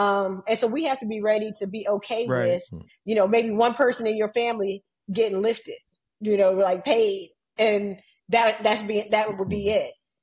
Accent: Richmond, Virginia, United States; I mean, my hometown in Richmond, Virginia, the Retail Merchants Association was put into place to run all those black businesses out of business

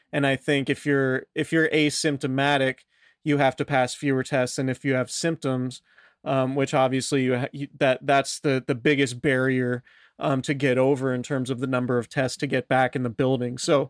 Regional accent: Santa Rosa, California, United States; I'm from Santa Rosa. There's a lot of good beer in Santa Rosa

